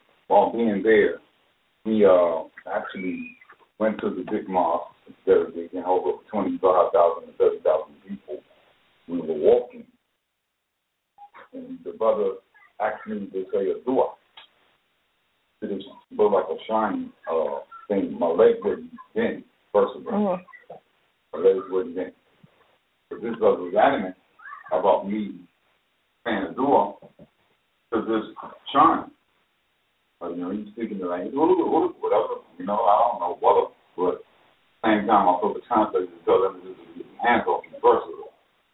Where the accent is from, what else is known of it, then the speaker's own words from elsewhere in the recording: California, United States; I'm from California, born and raised, alhamdulillah. I've been Muslim since 1986.